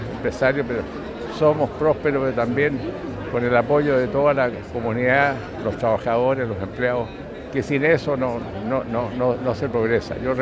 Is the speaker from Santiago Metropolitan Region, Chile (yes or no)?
yes; Santiago, Santiago Metropolitan Region, Chile; born there; yo nací en Santiago